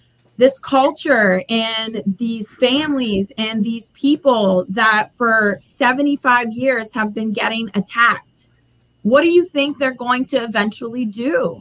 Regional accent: Louisiana, United States; the example I use is I was born and raised in Louisiana. Every single person that I know has a weapon there to use, whether it's to hunt, self-defense.

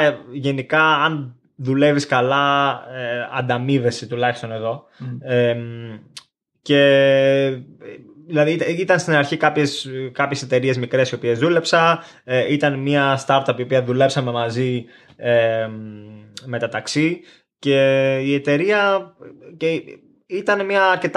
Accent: Rhodes, South Aegean, Greece; moved away as an adult; now in United Kingdom; Η αλήθεια είναι ότι εγώ είμαι από Ρόδο. Είχα μια καλή δουλειά σαν website developer στην ουσία στη Ρόδο.

